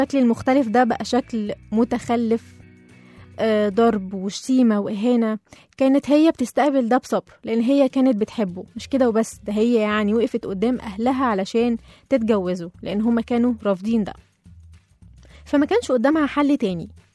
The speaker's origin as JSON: {"language": "Arabic", "country": "Egypt", "said": "فكانت اقرب لينا احنا كده كمصريين عنها كواحده اجنبيه"}